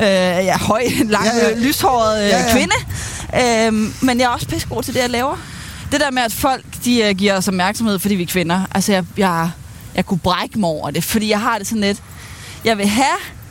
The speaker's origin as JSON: {"language": "Danish", "town": "Aarhus", "region": "Central Denmark Region", "country": "Denmark", "tie": "born there", "lives_now": "Helsingør, Denmark", "said": "Jeg er født i Aarhus."}